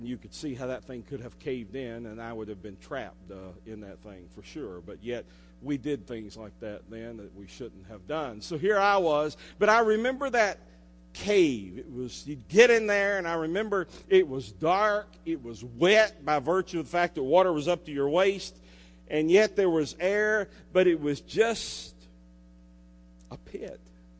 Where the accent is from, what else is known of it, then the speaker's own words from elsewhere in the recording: Georgia, United States; I will never forget growing up on South Cobb Drive, right behind WFOM radio station, we had a creek that ran by.